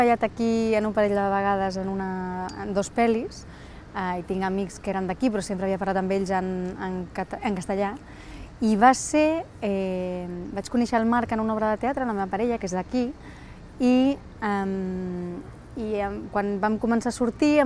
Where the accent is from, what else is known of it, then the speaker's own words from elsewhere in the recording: Madrid, Community of Madrid, Spain; Catalan is a second language; soc de Madrid, però bueno, què? No, res, que soc de Madrid, però bueno, ho parlo una mica.